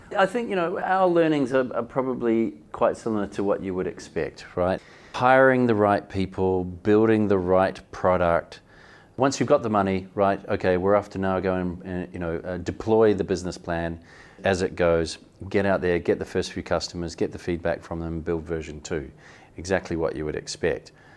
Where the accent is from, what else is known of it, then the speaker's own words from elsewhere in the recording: New Zealand; As a New Zealander, we know a little bit about rugby.